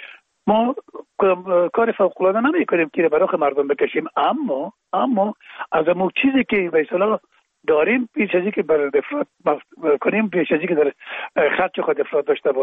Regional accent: Afghanistan

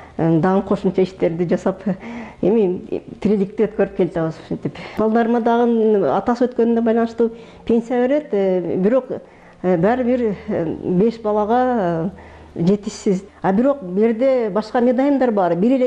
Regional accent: Batken, Batken Region, Kyrgyzstan; born or raised there

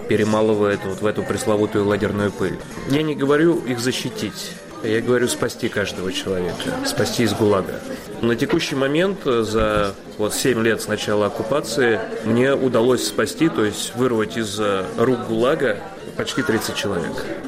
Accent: Moscow, Russia; Я коренной москвич.

